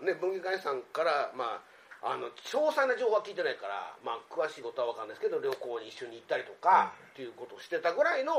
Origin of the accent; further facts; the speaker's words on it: Aichi, Japan; 僕愛知県出身なんですけど、